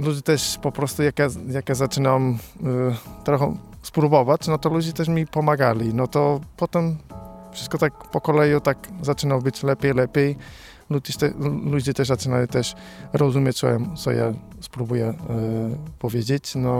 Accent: Portugal; moved away as an adult; now in Poland; Ja jestem z Portugalii … mieszkam w Polsce prawie 10 lat.

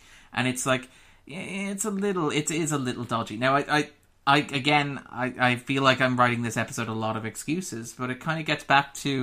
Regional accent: Ireland; maybe this is because I'm Irish and we have this sort of background of emigration and we see ourselves as a nation of immigrants.

